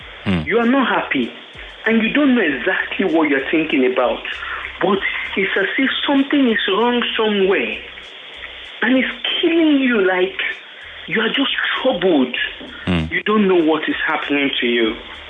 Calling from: Lekki, Lagos, Nigeria; I'm calling from Lekki.

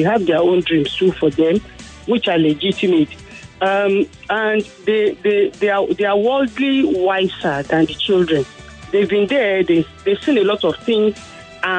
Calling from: Ikeja, Lagos, Nigeria; I'm calling from Ikeja.

